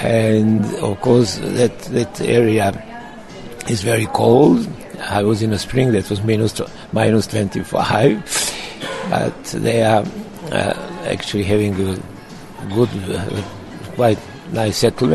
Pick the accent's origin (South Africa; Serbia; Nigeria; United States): Serbia; Novi Sad, Vojvodina